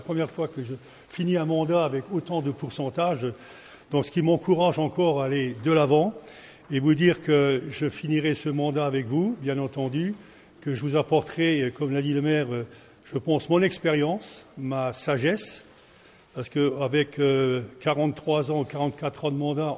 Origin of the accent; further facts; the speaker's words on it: Montigny, France; Montigny, donc, qui est ma ville natale, parce que je suis né à Montigny, et j'ai toujours été à Montigny.